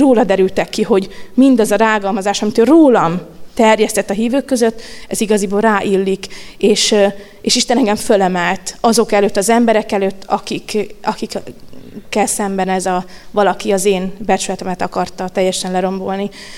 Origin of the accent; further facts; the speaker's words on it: Budapest, Hungary; hogy elhagytuk Budapestet, mert én ott születtem, ott nőttem fel, elmentünk egy erdőszélére lakni egy kis házba